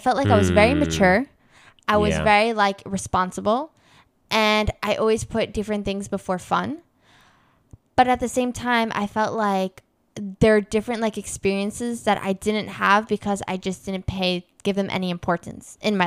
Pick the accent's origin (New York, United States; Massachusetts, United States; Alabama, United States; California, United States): New York, United States; also born or lived in Georgia; I think we grew up in New York and then we lived in Georgia.